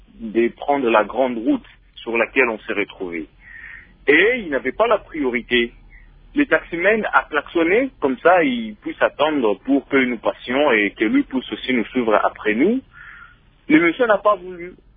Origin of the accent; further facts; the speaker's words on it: Lubumbashi, Haut-Katanga, DR Congo; Parce qu'ici, chez nous, à Lubumbashi, nos grandes artères sont toujours obstruées.